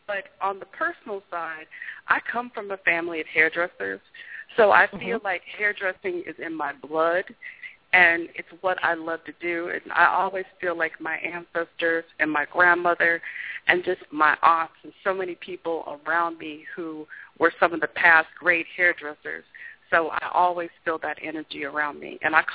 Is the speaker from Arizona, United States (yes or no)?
yes; Tempe, Arizona, United States; moved away as an adult; now in Los Angeles, United States; I'm from Tempe, Arizona. Yes, Tempe, Arizona. There are black people in Tempe, Arizona. My family's there. So I grew up in Tempe in suburbia.